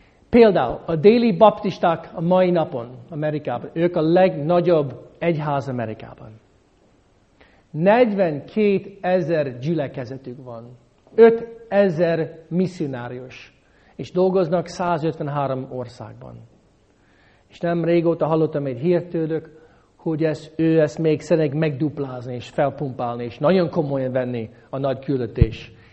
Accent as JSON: {"language": "Hungarian", "country": "Hungary", "said": "amikor ők hallották, hogy én magyar vagyok"}